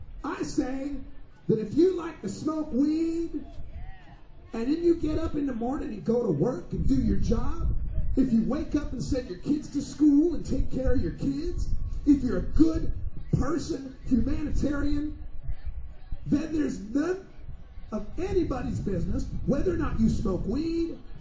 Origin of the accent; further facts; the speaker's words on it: Portland, Oregon, United States; Boston Freedom Rally, what's up? I come to you from Portland, Oregon. Bringing the wave of legalization from the West Coast East.